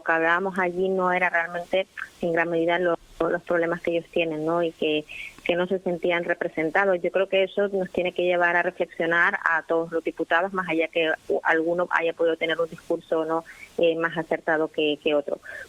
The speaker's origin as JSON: {"language": "Spanish", "region": "Canary Islands", "country": "Spain", "said": "porque yo también lo he tenido que hacer como canario, como ciudadana"}